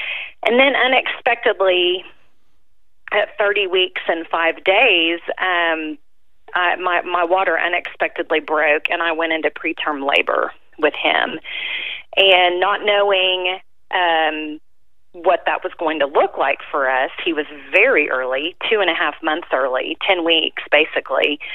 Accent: Oklahoma, United States; now in Austin, United States; Yes, I'm actually not an original Texan. I'm from Oklahoma originally, I got here as fast as I could.

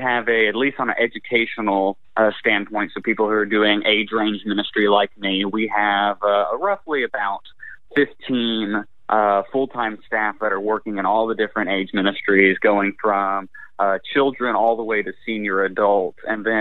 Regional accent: Wichita Falls, Texas, United States; And when I was growing up in Wichita Falls, Texas, Dr. Robert Jeffress, who's the pastor here at First Baptist Dallas, was the pastor of First Baptist Church of Wichita Falls.

